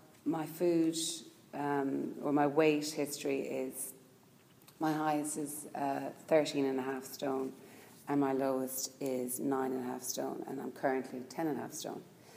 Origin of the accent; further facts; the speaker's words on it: Ireland; Growing up in Ireland, pretty much everyone is Catholic